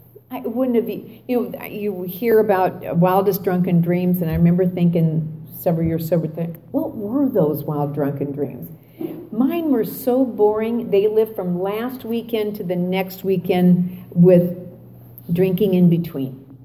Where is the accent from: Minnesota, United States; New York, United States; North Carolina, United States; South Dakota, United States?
South Dakota, United States; I was raised in the Midwest. I had always wanted to be a Southern Belle, and God started me in South Dakota, you know.